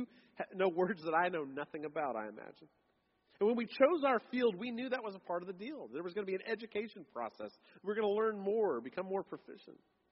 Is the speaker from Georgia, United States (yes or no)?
no; San Diego, California, United States; I grew up in San Diego, and there certainly wasn't a place in San Diego